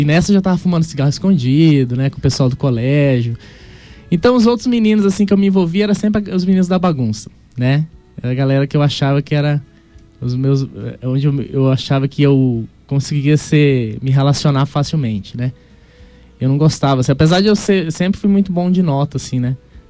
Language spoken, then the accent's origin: Portuguese; Juiz de Fora, Minas Gerais, Brazil; born there; sou filho de militar, né? Então meu pai, ele é das Forças Armadas, e eu morei em vários estados, mas eu nasci em Juiz de Fora, Minas Gerais